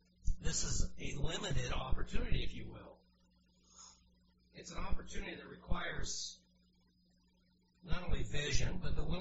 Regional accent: Cincinnati, Ohio, United States; I've recounted my experience growing up in Cincinnati and the numbers there.

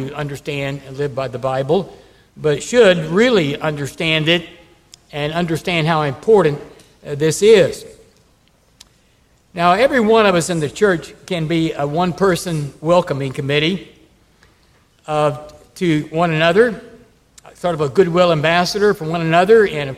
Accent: Texas, United States; And I grew up in Texas without any air conditioning, and it's sort of hard to believe now.

